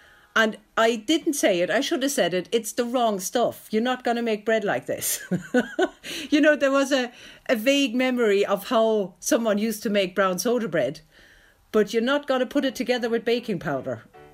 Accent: Germany; English is a second language; now in Ireland; No, I'm German. I grew up in Germany

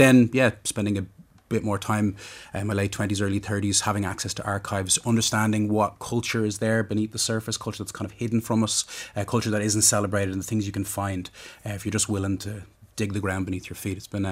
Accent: Dublin, Leinster, Ireland; I mean, I'm ultimately a child of the inner city.

